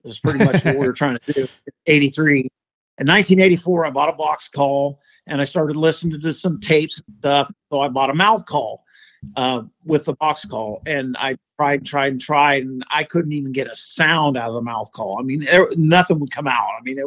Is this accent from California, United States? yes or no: yes; California, United States; Nobody knew who I was. I'm from California.